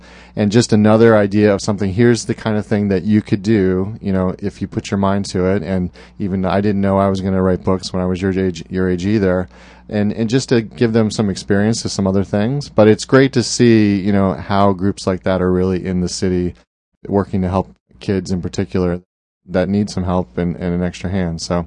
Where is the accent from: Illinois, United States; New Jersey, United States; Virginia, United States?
New Jersey, United States; So I grew up in New Jersey, always going to the beach.